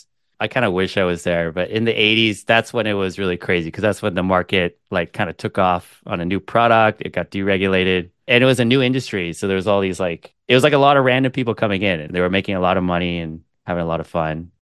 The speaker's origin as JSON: {"language": "English", "country": "Hong Kong", "tie": "born or raised there", "said": "I know this sounds like kind of weird, but I grew up in Hong Kong. So it's a very financial focused, just all the main industry was finance."}